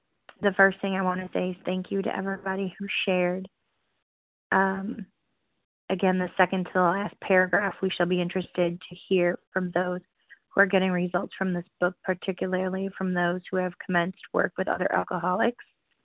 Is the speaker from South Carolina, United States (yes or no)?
no; Wisconsin, United States; Oh, and I'm from Wisconsin.